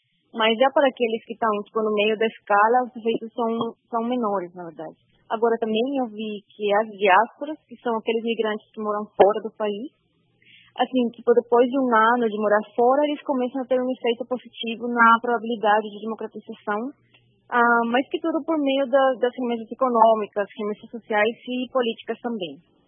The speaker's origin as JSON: {"language": "Portuguese", "country": "El Salvador", "tie": "born or raised there", "second_language": "Portuguese", "moved": "as an adult", "lives_now": "Brazil", "said": "Eu nasci em El Salvador, eu estudei lá meu bacharelado. E o doutorado eu vim fazer aqui em Brasil, na Universidade de São Paulo."}